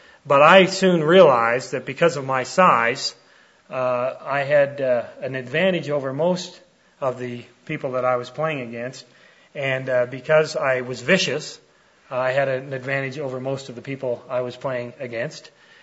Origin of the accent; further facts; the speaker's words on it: Toronto, Ontario, Canada; I was born and raised in Canada, in Toronto, and my citizenship is still in Toronto.